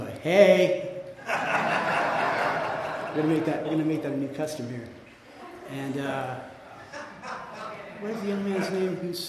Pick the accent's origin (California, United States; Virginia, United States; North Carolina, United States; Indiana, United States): California, United States; Lancaster; For instance, I grew up here in Lancaster.